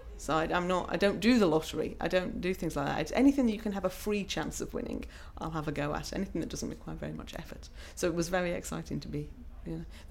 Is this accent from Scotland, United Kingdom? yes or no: no; Haverhill, East of England, United Kingdom; I am 42 years old and I come from Haverhill in Suffolk.